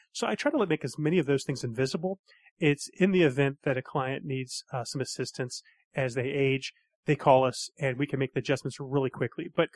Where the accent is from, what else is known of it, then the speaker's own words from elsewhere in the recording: Wilmington, United States; I tell them I'm from Wilmington, they go, I love Wilmington.